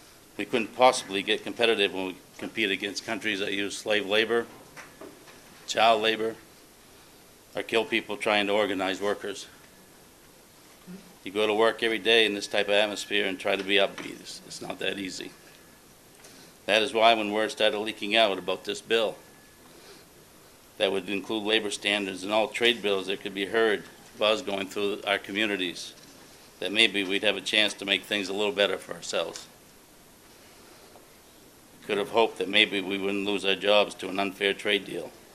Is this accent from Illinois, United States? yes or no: no; Ashland, Maine, United States; I can think of friends I grew up with in Ashland who no longer have a mill to go to because of trade deals.